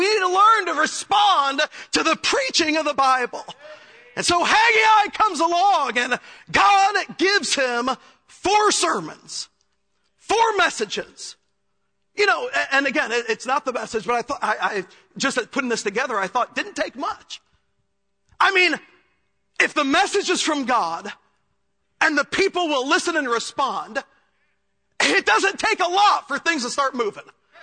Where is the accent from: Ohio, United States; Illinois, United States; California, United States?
Illinois, United States; Chicago; And but growing up in Chicago, I never went to church.